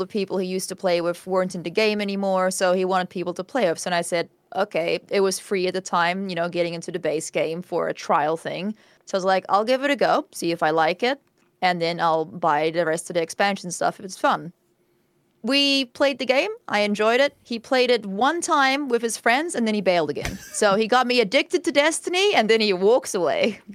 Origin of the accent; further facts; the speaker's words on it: New Zealand; I am a creator from New Zealand.